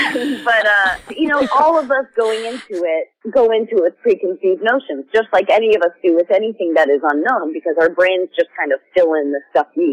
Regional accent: New Hampshire, United States; I grew up going to church many times because I grew up in New Hampshire, and is a very church loving, you know, there were no Jews there.

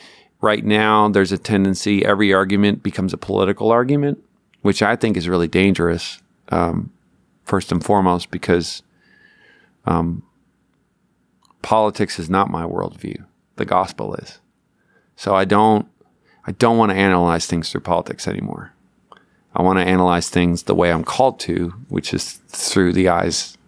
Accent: Newfoundland and Labrador, Canada; So I grew up in Newfoundland, Canada. And I went to Gonzaga Regional High School.

